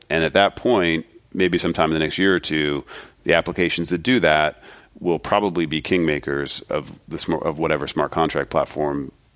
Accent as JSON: {"language": "English", "town": "Springfield", "region": "Ohio", "country": "United States", "said": "I'm from Ohio, Springfield, Ohio, yeah."}